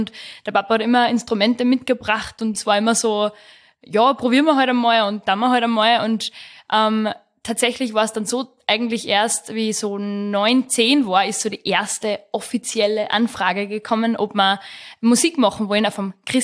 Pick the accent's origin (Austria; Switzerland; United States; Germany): Austria; Rechberg, Upper Austria; Ich komme aus Rechberg im Müllviertel, da in der Nähe von Perg. Bin am Land aufgewachsen